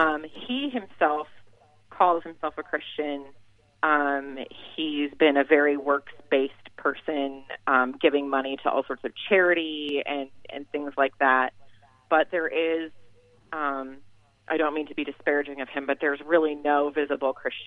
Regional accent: Iowa, United States; moved away as an adult; I moved here when my husband and I got married. So I'm originally from Iowa

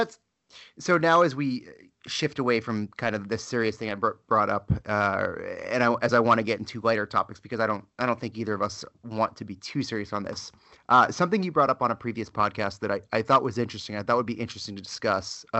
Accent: Northeast, United States; You know, and I'm from the Northeast, where, you know, whatever.

